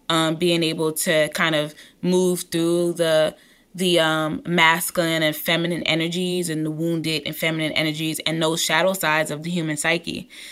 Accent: Brooklyn, New York, United States; I'm from East New York, Brooklyn. I didn't see a lot of people who came from areas like mine.

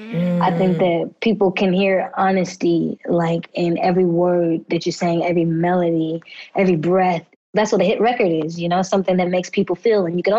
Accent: Texas, United States; I'm from Texas originally, and she had a dance school out there.

